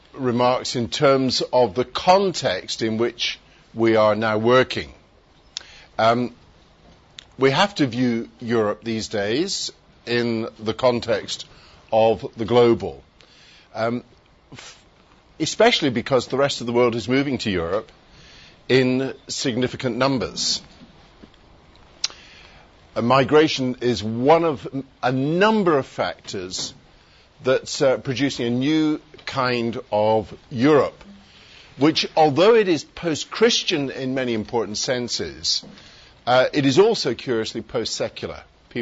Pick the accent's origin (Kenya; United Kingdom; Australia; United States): United Kingdom; England; also born or lived in India / Scotland; I was born in India of missionary parents. My folks were church planters in India, and then when I was quite young in Scotland, and then latterly in England.